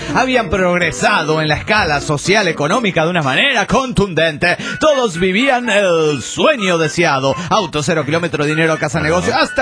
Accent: Dallas, Texas, United States; de Dallas, USA.

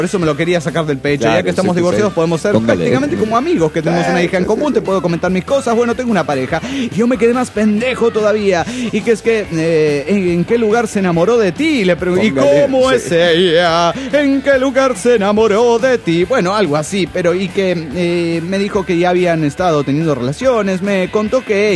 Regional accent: Santa Clara, California, United States; Soy el chico de Santa Clara, California.

